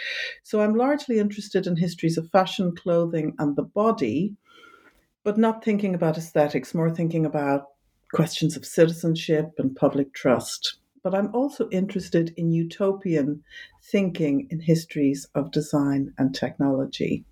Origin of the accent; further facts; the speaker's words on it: Ireland; and originally I'm from Ireland.